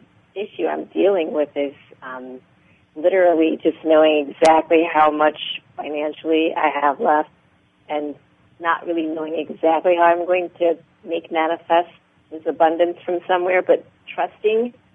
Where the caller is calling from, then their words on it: Sacramento, California, United States; Oh, in Sacramento.